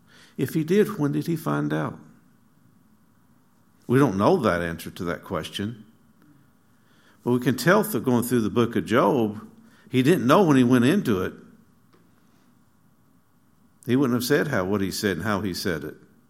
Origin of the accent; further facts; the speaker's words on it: Arkansas, United States; from Arkansas, and so I understand that role.